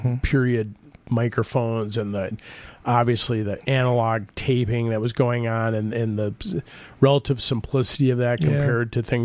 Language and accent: English; North Carolina, United States; born there; I was born in North Carolina in 1963.